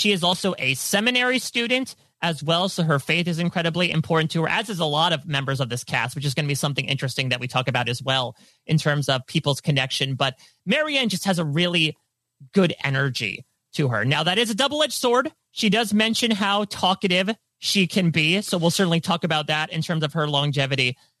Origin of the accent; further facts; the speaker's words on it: New Jersey, United States; Let's remember the Survivor 40 final three. We're all from New Jersey. So yeah, maybe it's in the water here. Maybe I should be drinking more water in New Jersey.